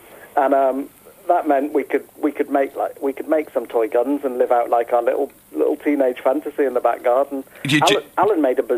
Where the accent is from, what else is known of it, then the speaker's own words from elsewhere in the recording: Liverpool, North West England, United Kingdom; So I'm from Liverpool originally.